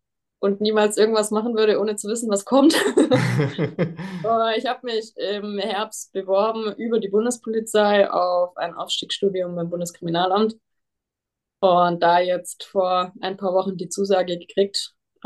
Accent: Titisee-Neustadt, Baden-Württemberg, Germany; Und Titisee Neustadt ist ja mehr oder weniger meine alten Heimat.

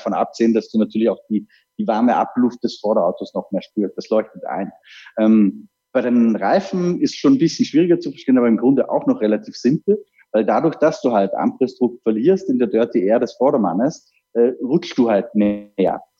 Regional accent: Austria; für mich als Österreicher ist er gut in Erinnerung

